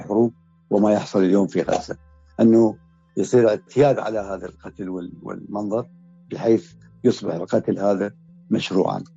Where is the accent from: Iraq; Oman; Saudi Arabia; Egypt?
Iraq; Southern Iraq; now in Nashville, United States; لأني أصلا من الجنوب العراقي، وأيضا لوجود أحد من العائلة سبقني وهو خال أولادي، فاخترت الجنوب. والآن أنا في ولاية تنسي